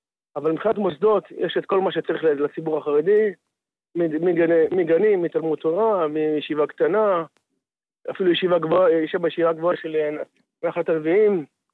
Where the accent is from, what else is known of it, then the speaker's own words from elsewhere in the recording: Afula, Northern District, Israel; born there; אני נולדתי כן באפולה עילית, כן